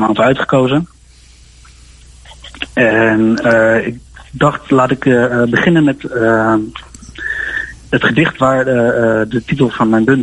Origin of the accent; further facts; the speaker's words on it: Almere, Flevoland, Netherlands; also born or lived in Haarlem; Daarvoor heb ik in Almere gewoond. In 2 delen. Ik heb eigenlijk mijn hele jeugd doorgebracht in Almere.